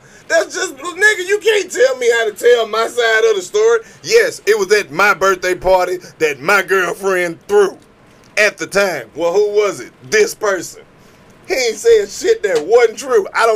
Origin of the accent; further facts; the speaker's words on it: Mississippi, United States; Like, when I tell people I'm from Mississippi, like, oh, okay.